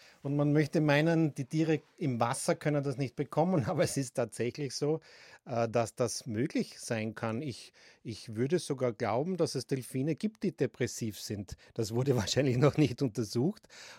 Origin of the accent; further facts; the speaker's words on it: Graz, Styria, Austria; Ja, ich bin in Graz geboren und habe die meiste Zeit in Graz gelebt und lebe auch jetzt noch in Graz. Ich bin allerdings aus der Stadt hinausgezogen in Graz Umgebung. Ich wohne jetzt am Steinberg.